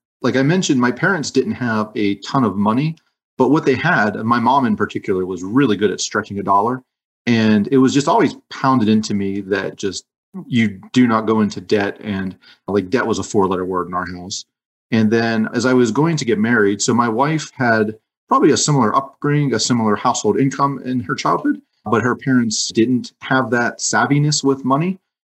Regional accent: Pennsylvania, United States; Yeah, so I'm from Western Pennsylvania near Pittsburgh. And Pittsburgh, Pennsylvania, and a depressed steel town, I guess you would say. And so grew up very average, middle, lower middle class.

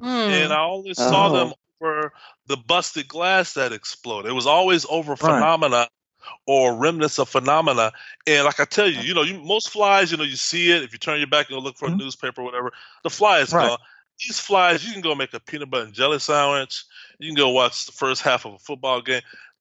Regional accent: Texas, United States; And I'm from Texas, and I've had my life experiences with flies.

